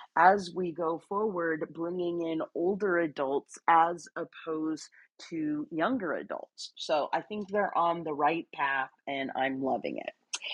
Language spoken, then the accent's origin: English; San Jose, California, United States; I was actually out of in my hometown a couple of weeks ago in San Jose, California